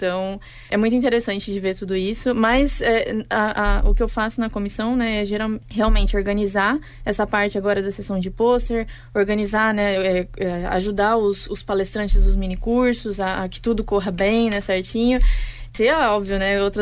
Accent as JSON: {"language": "Portuguese", "town": "Londrina", "region": "Paraná", "country": "Brazil", "said": "Sou de Londrina."}